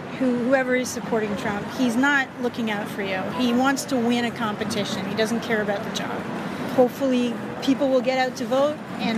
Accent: Canada; moved away; I'm actually from Canada originally.

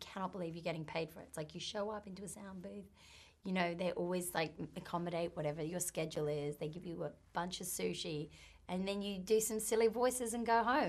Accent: Australia; Being Australian

